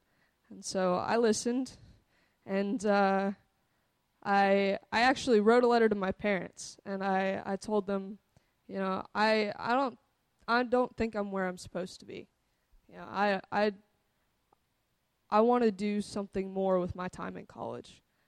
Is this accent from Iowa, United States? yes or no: yes; Grinnell, Iowa, United States; also born or lived in Indiana; I grew up mostly in Grinnell, at Grinnell Friends.